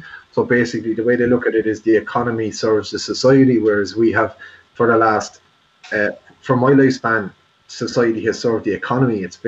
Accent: Ireland; Like, as Irish people, we tend to be quite passive, so Irish society tends to just regress back towards, like, what we've always been told.

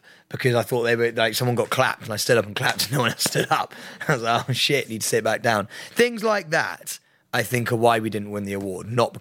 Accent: Fulham, London, United Kingdom; I am from Fulham.

